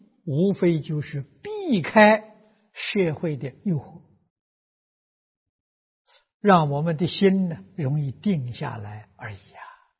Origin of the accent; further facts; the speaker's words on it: Lujiang, Anhui, China; 我小时候我是安徽人，我的老家在庐江，距离九华山呢不算太远